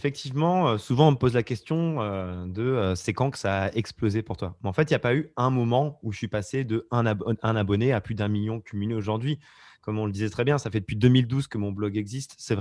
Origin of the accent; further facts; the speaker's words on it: Auvergne-Rhône-Alpes, France; Je viens de Haute-Loire où il n'y a pas beaucoup de grandes villes, etc. Honnêtement, hein, j'ai un lieu dit de 200 habitants et j'adore l'Auvergne. Je suis trop fier d'être auvergnat.